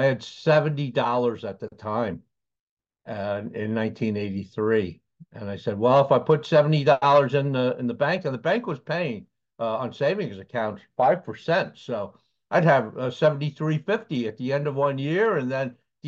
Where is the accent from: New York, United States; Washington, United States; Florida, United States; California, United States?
New York, United States; Long Island; But when I was a young boy, I was growing up on Long Island, and baseball cards were always part of our life.